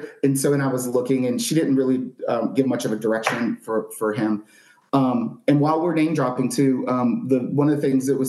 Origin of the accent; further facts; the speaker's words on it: New Orleans, Louisiana, United States; But also, I'm from New Orleans where we have Mardi Gras and we are experienced at grabbing and catching and snatching beads.